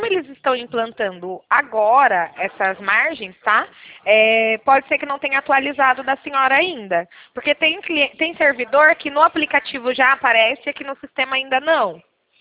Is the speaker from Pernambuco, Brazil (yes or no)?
no; São Paulo, Brazil; Meu DDD é 19, tá? Que eu sou de São Paulo.